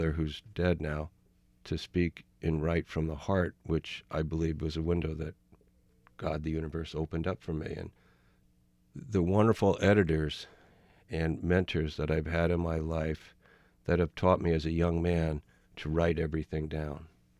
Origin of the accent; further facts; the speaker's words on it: Rye, New York, United States; Steve and I grew up in Rye, New York, outside Manhattan.